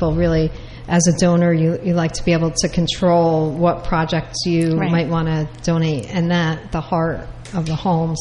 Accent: New Jersey, United States; I know I am Italian, and my Italian grandmother, every Sunday, she made, of course, it's gravy. I'm from North Jersey.

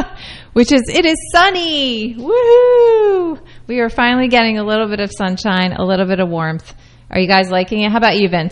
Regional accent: South Plainfield, New Jersey, United States; So, and I grew up in South Plainfield

